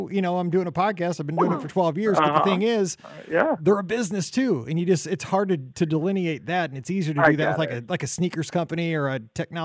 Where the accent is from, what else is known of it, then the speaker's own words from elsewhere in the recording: Missouri, United States; Like, I'm from Missouri.